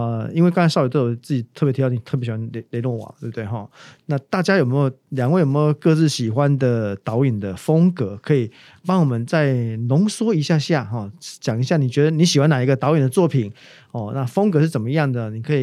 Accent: Taiwan; 我们台湾人好像觉得好像我们休假放松好像是一个罪恶的感觉

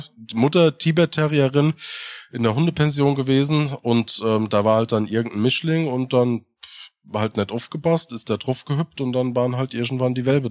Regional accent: Hesse, Germany; ich komme ja aus dem Rhein-Main-Gebiet

